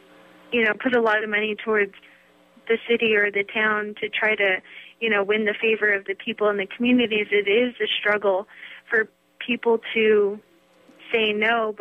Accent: Grants, New Mexico, United States; Well, I grew up in Grants, New Mexico, and Grants is known as the uranium capital of the world, and it was formed as a mining town.

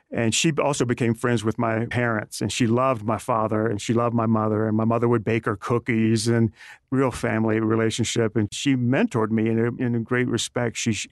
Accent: Birmingham, Alabama, United States; Okay, I was born in Birmingham, Alabama, went to Catholic schools there, and went to the University of Notre Dame, which I loved, being an Irish.

